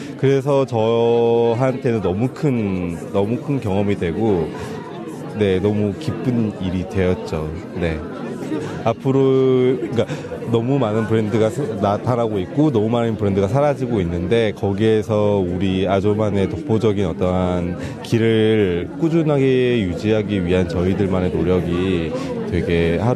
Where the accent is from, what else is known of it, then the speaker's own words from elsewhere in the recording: South Korea; 저는 한국에서 온 패션 디자이너